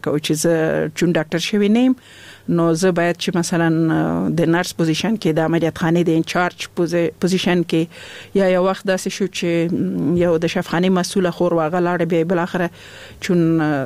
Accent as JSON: {"language": "Pashto", "region": "Laghman", "country": "Afghanistan", "also_born_or_lived": "Nangarhar", "said": "زه خپله د لغمان ولایت یم"}